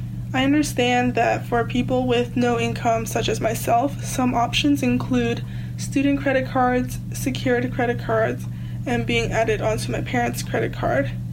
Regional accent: New York City, New York, United States; I'm from New York City.

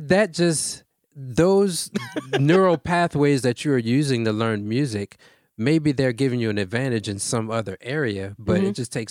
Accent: Baltimore, Maryland, United States; I'm from Baltimore, Maryland.

